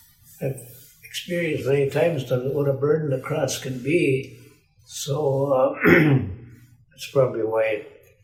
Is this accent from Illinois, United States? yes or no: no; Hancock, Michigan, United States; born there; also born or lived in Montana; now in Seattle, United States; I was born in Hancock. Then I was part of the congregation in Montana.